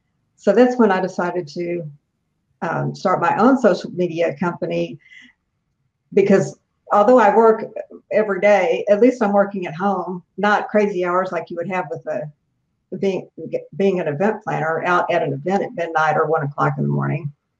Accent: Corpus Christi, Texas, United States; now in Houston, United States; I'm originally from Corpus Christi, and I've lived in Houston for almost 20 years.

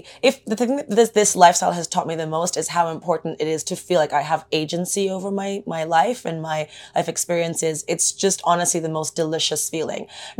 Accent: Netherlands; I'm Nigerian and British, but I grew up in the Netherlands, so no one really knows what my accent is.

